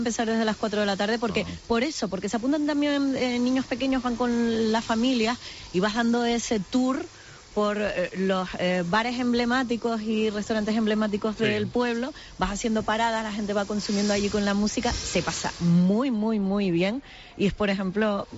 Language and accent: Spanish; Los Cristianos, Canary Islands, Spain; Estamos aquí en mi pueblo, en mi querido pueblo de los cristianos, y como tú dices, playera, que es como nos llamamos aquí la gente de los cristianos.